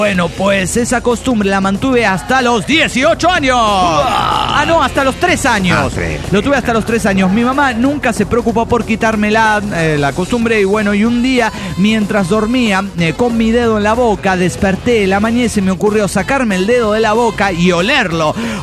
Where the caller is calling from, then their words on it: León, Guanajuato, Mexico; León, Guanajuato, hermanos. ¿Cómo están?